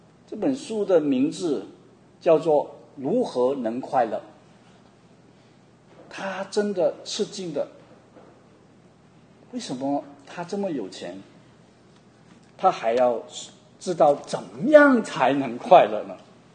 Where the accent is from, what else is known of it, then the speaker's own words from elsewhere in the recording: Guangdong, China; 因为我们广东人讲生子啊，身体的生啊，孩子的生子啊